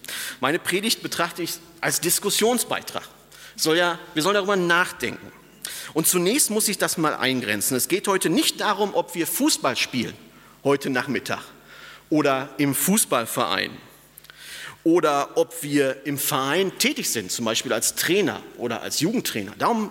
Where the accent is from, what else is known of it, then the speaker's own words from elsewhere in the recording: North Rhine-Westphalia, Germany; Ich bin im Ruhrgebiet aufgewachsen, direkt neben Dortmund, habe in Essen Zivildienst gemacht, bin immer durch Bochum gefahren.